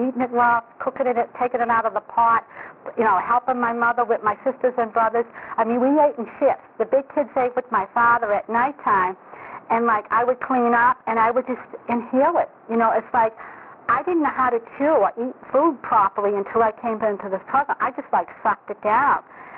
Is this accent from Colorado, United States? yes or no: no; Revere, Massachusetts, United States; I'm from Revere.